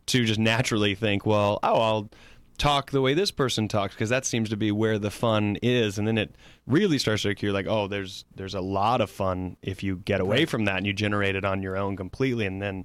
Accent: South Carolina, United States; University of South Carolina, Spartanburg. Okay. So it's like 30 minutes outside of my hometown.

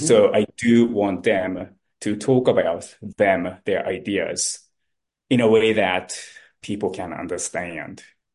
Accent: Japan; moved away as an adult; now in United States; I am originally from Japan. So I was born and raised in Japan before I moved to the United States in 1995.

